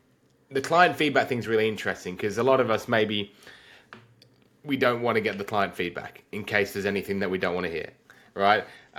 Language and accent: English; Australia; Maybe it's an Australian theme because we're quite English here in Australia and everyone kind of, no one wants to raise their voice